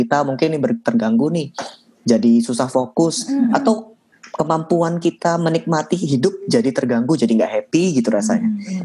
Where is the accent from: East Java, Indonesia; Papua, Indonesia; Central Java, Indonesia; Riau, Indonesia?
Central Java, Indonesia; Jepara; now in Jakarta, Indonesia; Saya orang Jepara. Tapi saya nggak ngapa-ngapain di sana